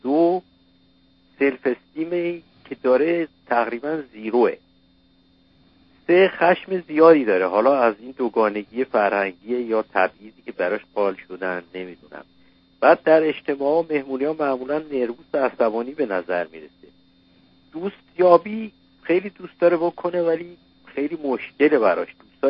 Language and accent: Persian; Iran; moved away as an adult; now in United States; ما تقریبا 20 سال پیش از ایران مهاجرت کردیم